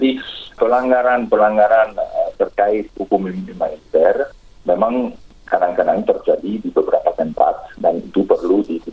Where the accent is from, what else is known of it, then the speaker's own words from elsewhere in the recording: Belgium; Indonesian is a second language; Saya sendiri dari Belgia, Bu.